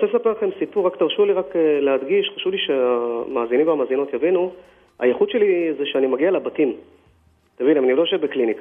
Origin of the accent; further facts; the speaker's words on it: Haifa, Haifa District, Israel; אני חיפאי במקור, נסתרו דרכי השם, נולדתי בחיפה, גדלתי פה